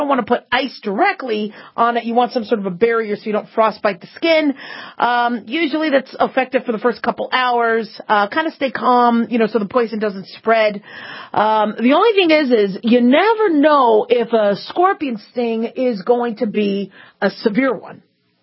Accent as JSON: {"language": "English", "town": "Phoenix", "region": "Arizona", "country": "United States", "tie": "born or raised there", "said": "I grew up in Phoenix, Arizona, and you know, scorpions were all over the place."}